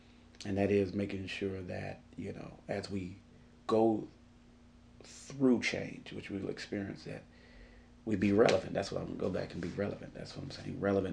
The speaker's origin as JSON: {"language": "English", "town": "Roswell", "country": "United States", "tie": "born or raised there", "said": "I grew up in Roswell. I graduated from, well, went to school in Roswell. You know, live here all my life"}